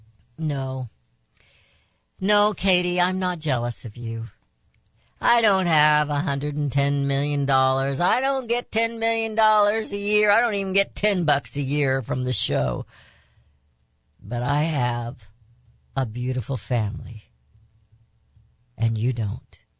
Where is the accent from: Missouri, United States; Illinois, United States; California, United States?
Missouri, United States; Raytown; also born or lived in Jamestown, Missouri; I came from Kansas City, moved down in the middle of my freshman year to Jamestown, Missouri. A little bitty town, only had 200 and some people in it.